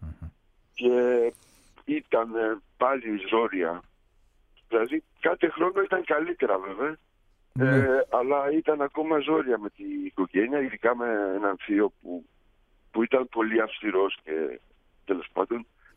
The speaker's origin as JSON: {"language": "Greek", "region": "Crete", "country": "Greece", "tie": "born or raised there", "also_born_or_lived": "Poland", "said": "εγώ γεννήθηκα στην Πολωνία βέβαια, μέχρι 8-9 ετών έμενα εκεί. Μετά έφυγα στην Κρήτη."}